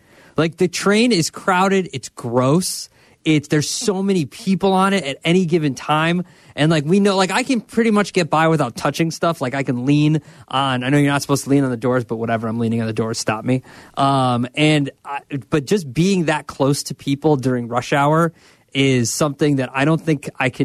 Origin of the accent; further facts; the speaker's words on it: Libertyville, Illinois, United States; I'm from Libertyville, Sylvia. I'm right down the street from Great America.